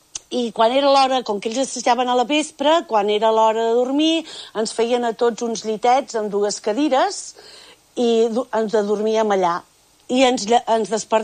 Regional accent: Manresa, Catalonia, Spain; Vaig néixer aquí a Manresa, a la Clínica Sant Josep, crec.

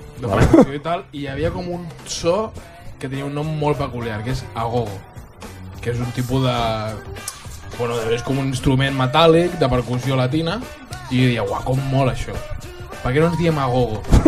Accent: Valls, Catalonia, Spain; ara estem com fent hincapié en que som de Valls

